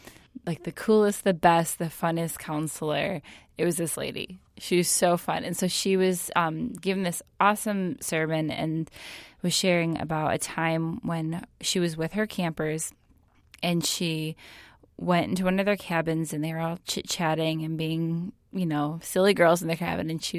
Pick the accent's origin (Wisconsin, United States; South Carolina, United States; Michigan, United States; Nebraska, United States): Michigan, United States; If you knew me, you would know that my home state is Michigan.